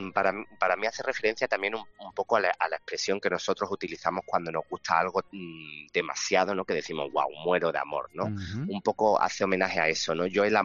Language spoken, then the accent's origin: Spanish; Granada, Andalusia, Spain; y luego aterrizamos por Granada, por mi tierra